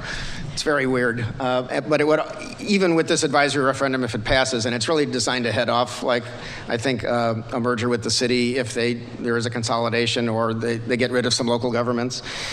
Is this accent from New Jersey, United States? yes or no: no; Evanston, Illinois, United States; my wife's fault, I'm from Evanston